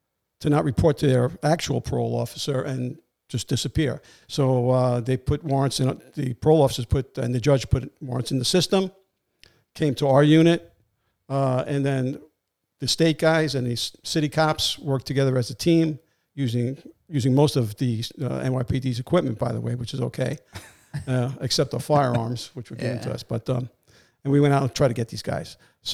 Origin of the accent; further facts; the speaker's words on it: New York City, New York, United States; now in Florida, United States; Before I moved to Florida, I lived in New York, born and raised in New York City my entire life.